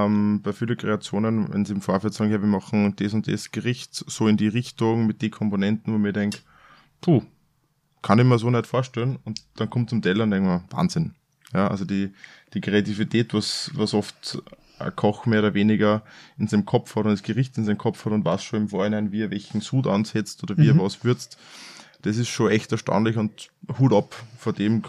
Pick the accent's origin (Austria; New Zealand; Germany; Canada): Austria; bei uns in Österreich